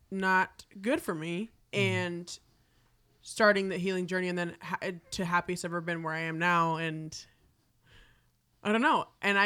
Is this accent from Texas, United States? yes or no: no; Miami, Florida, United States; first language es; English is a second language; My parents did, but they didn't speak to me in English. They wanted Spanish my first language. Mm-hmm. And then I learned English going to school. Mm-hmm. In Miami, if you're from Florida, you know, mm-hmm. it's a melting pot.